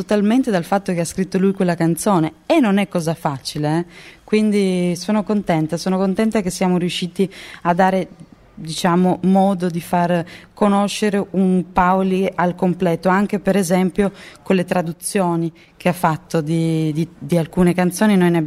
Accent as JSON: {"language": "Italian", "country": "Brazil", "second_language": "Italian", "said": "non da me ma dal fatto che sono brasiliana."}